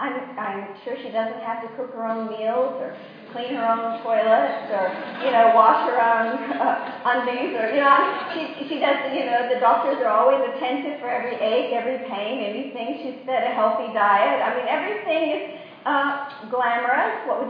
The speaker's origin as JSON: {"language": "English", "region": "Virginia", "country": "United States", "lives_now": "Australia", "said": "We became Australian citizens. I have two passports. I have an Australian passport and a U.S. passport, which I'm sure you can tell by my accent. I'm from Virginia right now. I never lost my accent"}